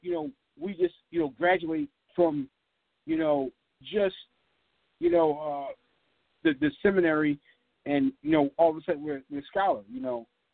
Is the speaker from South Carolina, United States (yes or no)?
no; Philadelphia, Pennsylvania, United States; You know, I'm just referring to a club in Philadelphia because I'm from Philly.